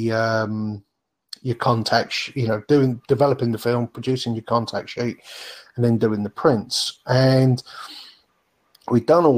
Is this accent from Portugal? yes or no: no; Bury St Edmunds, East of England, United Kingdom; also born or lived in Thetford; because I came from Bury St. Edmunds and Thetford, small towns where, to me, nobody sat outside and had their lunch.